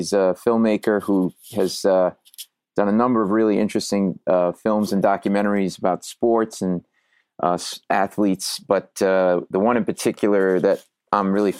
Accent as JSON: {"language": "English", "town": "Providence", "region": "Rhode Island", "country": "United States", "lives_now": "New York City, United States", "said": "I'm a Rhode Island guy, Providence, Rhode Island."}